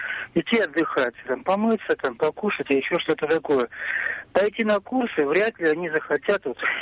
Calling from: Saint Petersburg, Russia; Санкт-Петербург.

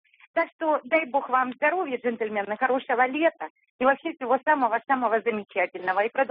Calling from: Phoenix, Arizona, United States; я звоню из Америки. Город Феникс, это Аризона.

